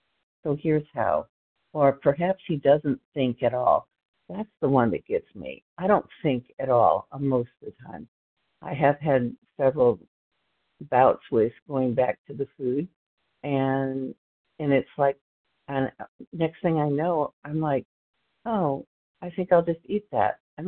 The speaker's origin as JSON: {"language": "English", "region": "Texas", "country": "United States", "said": "Starts with a CH. You're looking for me, and I'm from Texas"}